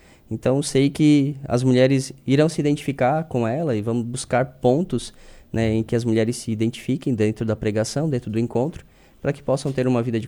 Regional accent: Içara, Santa Catarina, Brazil; Eu sou natural da Içara.

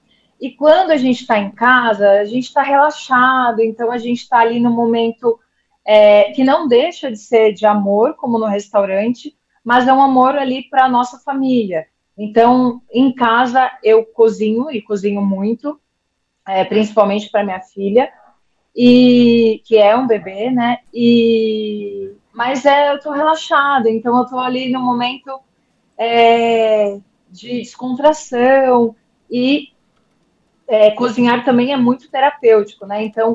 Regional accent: São Paulo, Brazil; Eu sou do interior de São Paulo.

